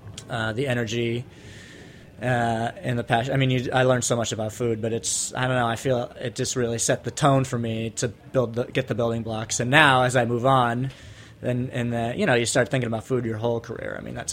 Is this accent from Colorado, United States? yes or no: yes; Colorado, United States; Colorado, yeah.